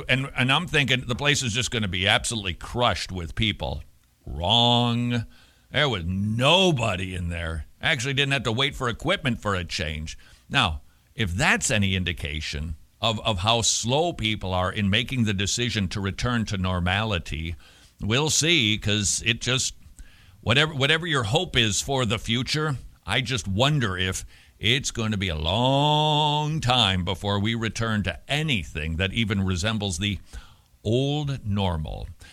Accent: Minnesota, United States; in the state of Georgia, where I reside, formerly of Minnesota, so now my accent, oof-da.

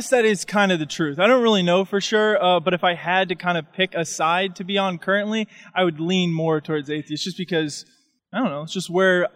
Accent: Cleveland, Tennessee, United States; Cleveland, Tennessee.

